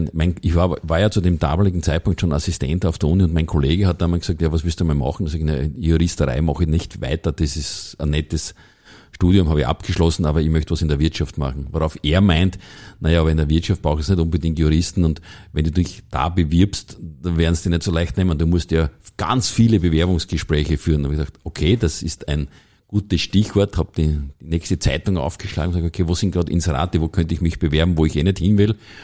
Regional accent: Kirchberg an der Raab, Styria, Austria; Ah, ich komme aus Kirchberg an der Raab.

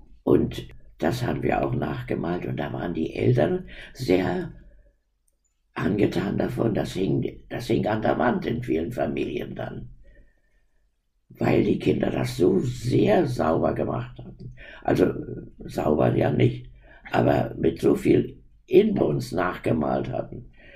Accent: East Germany, Germany; accent: Berlin; Ich wollte ja gut sein als Ossi. Man musste gut sein als Ossi. Und man musste Deutsch sprechen, Hochdeutsch, kein Berliner, kein Sächsisch oder so.

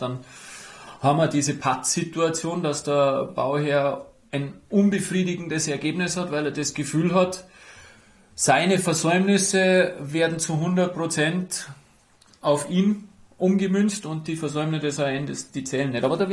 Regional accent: Germany; ich als Deutscher

